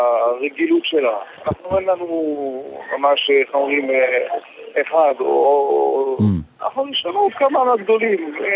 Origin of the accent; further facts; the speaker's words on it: Algiers, Algiers Province, Algeria; שגדלתי איתו באלג'יר